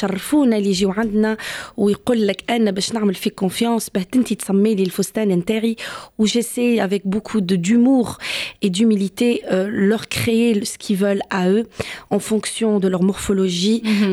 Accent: East, Algeria; Donc, moi, je suis de l'Est algérien. Je suis native d'Algérie, mais de l'Est.

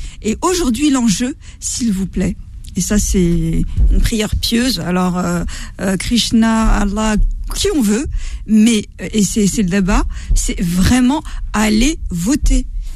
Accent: France; On est français et fier.

